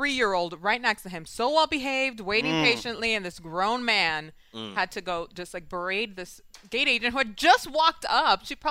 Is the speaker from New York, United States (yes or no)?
yes; New York City, New York, United States; Yeah, I grew up in Washington Heights.